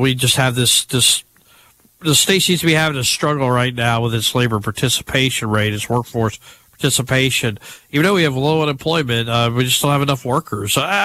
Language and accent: English; Alabama, United States; if I grew up in Alabama, but if I could pick anywhere to live in Alabama, where would I live?